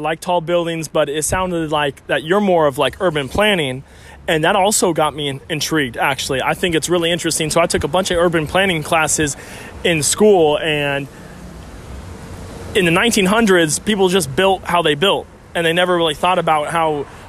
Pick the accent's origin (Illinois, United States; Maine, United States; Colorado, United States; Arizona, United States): Arizona, United States; Phoenix; now in San Francisco, United States; Phoenix, Arizona, originally.